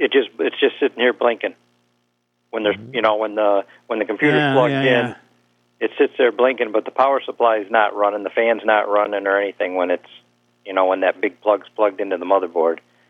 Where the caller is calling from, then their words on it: Hemlock, New York, United States; Hemlock, New York.